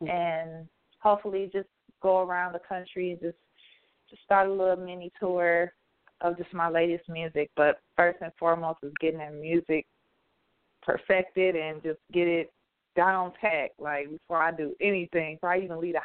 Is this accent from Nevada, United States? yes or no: no; Detroit, Michigan, United States; I'm from Detroit, Michigan.